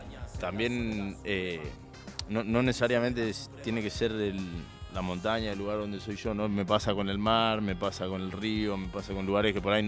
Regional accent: San Martín de los Andes, Neuquén, Argentina; also born or lived in Bariloche; Nací en Bariloche, así que después viví en San Martín de los Andes. Siempre estuve... mi infancia básicamente fue en el bosque, en la montaña.

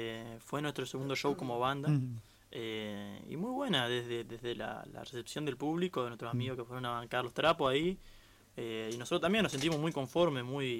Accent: Santo Tomé, Santa Fe, Argentina; somos ahí de Santo Tomé, barrio El Tanque, y vivía a 4 cuadras de mi casa.

